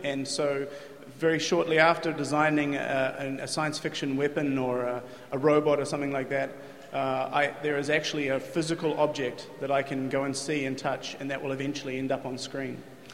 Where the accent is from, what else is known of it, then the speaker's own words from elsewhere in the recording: Wellington, New Zealand; I am from Wellington in New Zealand